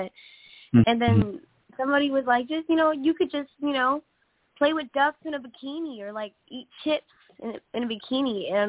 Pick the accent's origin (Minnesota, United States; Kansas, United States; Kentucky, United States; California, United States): California, United States; now in Stockton, United States; I'm from the Bay Area, too. Pittsburgh.